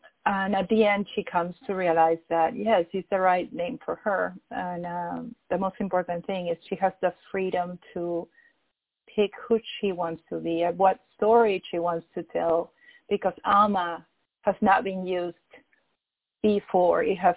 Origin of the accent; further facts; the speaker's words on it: Peru; moved away as an adult; Well, I'm from Peru. I was born and raised in Peru. I moved to the U.S. when I was 24.